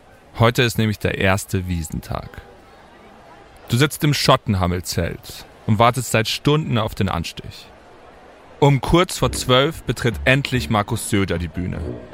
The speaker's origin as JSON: {"language": "German", "town": "Munich", "region": "Bavaria", "country": "Germany", "said": "komme ich nämlich eigentlich aus München und habe dort auf der Wiesn 10 Jahre lang als Rikscha-Fahrer gearbeitet."}